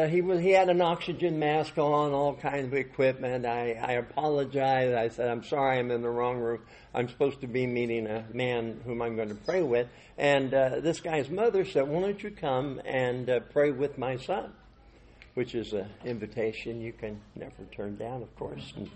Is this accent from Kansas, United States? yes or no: no; Des Moines, Iowa, United States; I grew up in the Midwest in Des Moines, Iowa.